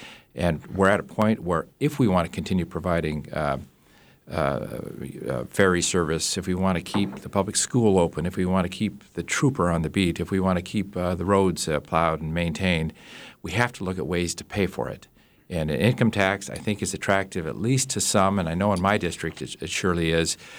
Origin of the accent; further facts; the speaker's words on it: Dillingham, Alaska, United States; my hometown of Dillingham already pays a 6 cents sales tax.